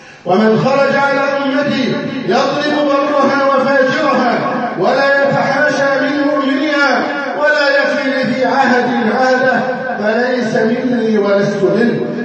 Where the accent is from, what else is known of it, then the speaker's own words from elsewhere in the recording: Egypt; اللهم احفظ بلدنا مصر. اللهم احفظ اقتصادنا.